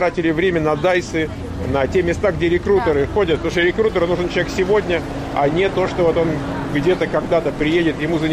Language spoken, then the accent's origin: Russian; Moscow, Russia; я сам из Москвы